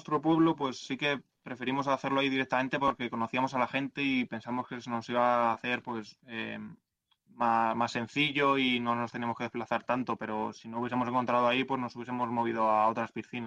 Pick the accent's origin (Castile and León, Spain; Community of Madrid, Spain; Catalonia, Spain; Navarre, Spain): Community of Madrid, Spain; Madrid; gente que somos de Madrid capital